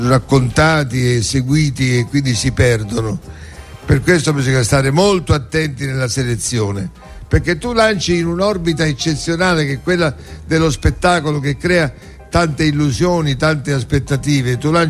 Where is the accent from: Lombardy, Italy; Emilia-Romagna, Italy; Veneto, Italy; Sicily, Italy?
Sicily, Italy; Militello in Val di Catania; accent: Militello dialect; ha imparato parole del dialetto militellese. E quindi io, quando mi ha parlato nel mio dialetto